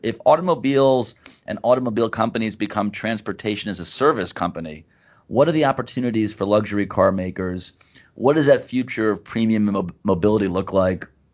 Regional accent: Maryland, United States; I mean, I grew up in Maryland.

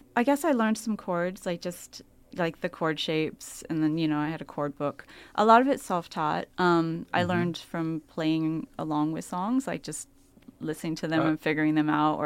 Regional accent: California, United States; I hadn't encountered that, I guess, like, so much growing up in California or listening to whatever I was listening to growing up, you know.

